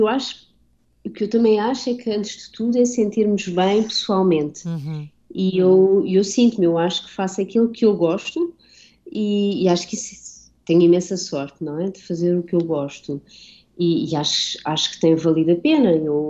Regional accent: Portugal; nasci em Portugal, porque cresci na Europa

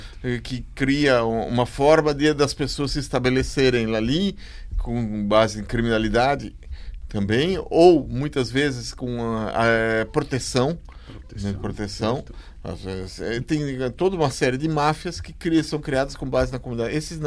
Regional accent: Brazil; E, bom, como brasileiro, tem essa experiência de alguns anos atrás, a ideia de que todos os brasileiros eram assaltantes.

